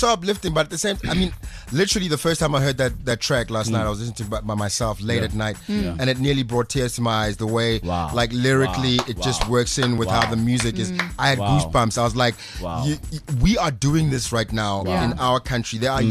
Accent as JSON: {"language": "English", "town": "Pretoria", "region": "Gauteng", "country": "South Africa", "said": "because I'm from Pretoria, right, and we like to match."}